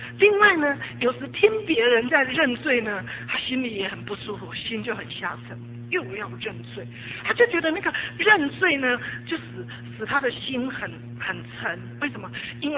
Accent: China; 好，这就是我们中国人常常这样子。

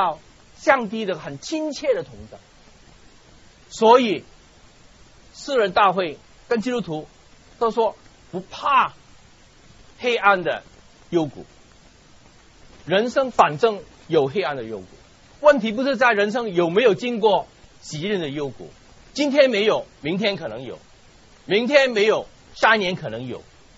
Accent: Hong Kong; first language Cantonese; Chinese is a second language; 我们南方香港都有这个习惯。那个以后那么就把它放在瓦器，我们叫做我们广东话叫做金塔嘛

